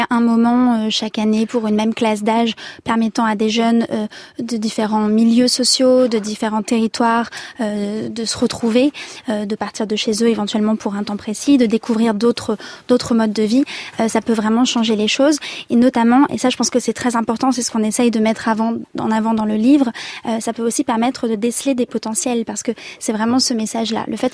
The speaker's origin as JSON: {"language": "French", "region": "Auvergne-Rhône-Alpes", "country": "France", "tie": "born or raised there", "said": "Moi, j'ai grandi dans l'Allier."}